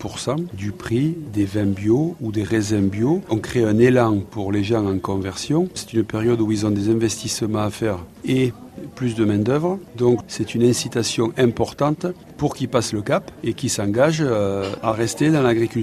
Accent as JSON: {"language": "French", "region": "Occitanie", "country": "France", "tie": "born or raised there", "said": "Je suis né dans les Corbières, dans une belle région qui est dans le sud de la France. J'ai toujours vécu dans cet endroit du monde."}